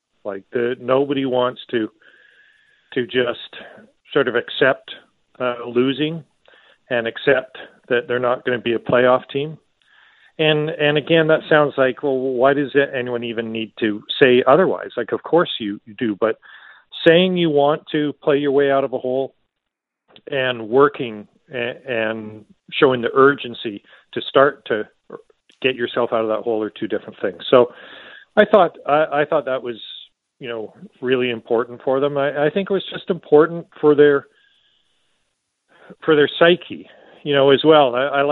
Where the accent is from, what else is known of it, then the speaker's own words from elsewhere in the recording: Scotland, United Kingdom; being Scottish